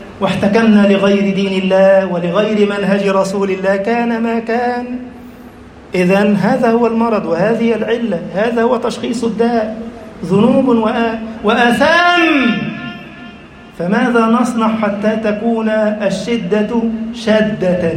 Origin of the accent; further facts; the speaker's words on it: Egypt; اجعل بلدنا مصر أمناً أماناً